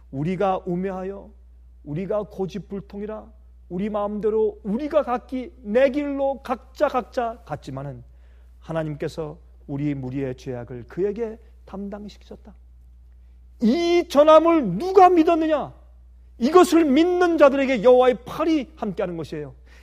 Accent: South Korea; 여러분 우리는 한국 사람들입니다.

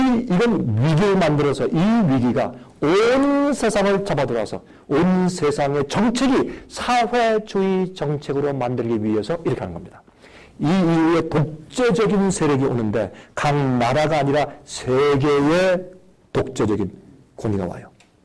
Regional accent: South Korea; 저도 한국 사람이니까 한국이 이번 경제 문제를 대처하는데 최고다.

